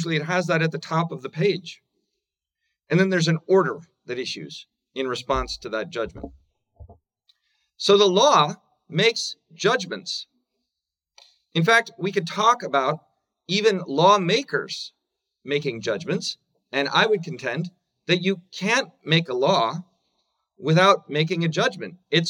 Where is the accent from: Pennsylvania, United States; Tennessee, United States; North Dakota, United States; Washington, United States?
Washington, United States; Seattle; also born or lived in California; I went to college in California, Southern California. I'm from Seattle originally.